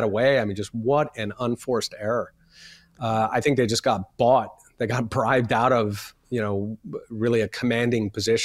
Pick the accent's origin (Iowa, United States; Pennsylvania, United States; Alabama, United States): Pennsylvania, United States; Philadelphia; Like I grew up in Philadelphia